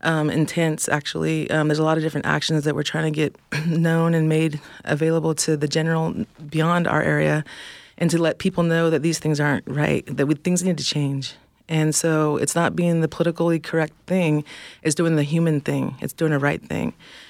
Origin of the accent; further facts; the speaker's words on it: California, United States; I come from the villages of Wasek and Wetspoos out of the Yurok tribe, and I'm also enrolled Talwa Dayni.